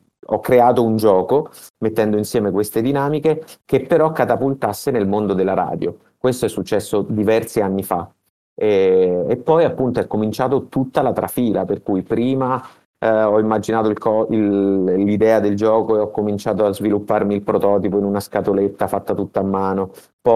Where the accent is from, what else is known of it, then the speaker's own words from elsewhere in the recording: Terni, Umbria, Italy; born there; moved away as an adult; also born or lived in Rome; now in Milan, Italy; Sono nato a Terni, poi mi sono trasferito a Roma quando avevo 18 anni per studiare informatica, quindi ho una laurea in informatica. E poi, dopo altri 18 anni di lavoro a Roma, sono venuto a Milano per amore e sono qui da 2 anni.